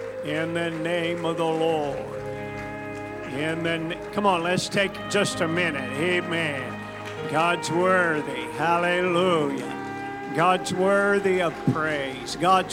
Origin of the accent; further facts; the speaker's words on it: Georgia, United States; I'm from Georgia, so I think I get to do that.